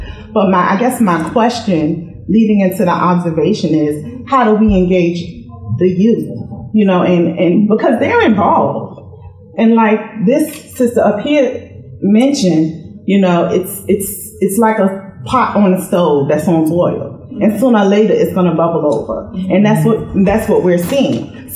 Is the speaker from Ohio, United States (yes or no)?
no; Richmond, Virginia, United States; I'm from Richmond. I live in Richmond.